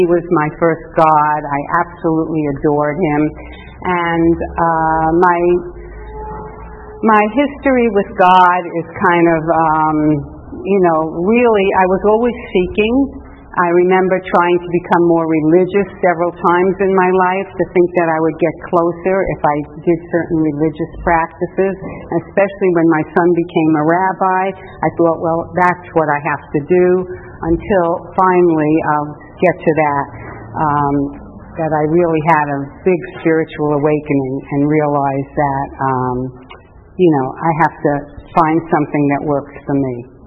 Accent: Valley Stream, New York, United States; also born or lived in Brooklyn; I was born in Brooklyn, and I lived in a very, really a close community. Everybody was the same. And then we moved to Long Island, to Valley Stream, and people were a little different.

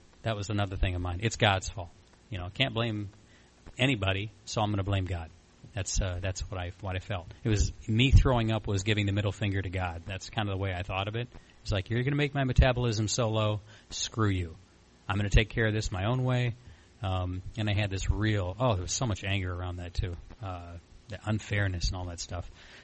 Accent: Flint, Michigan, United States; I'm from Flint, Michigan.

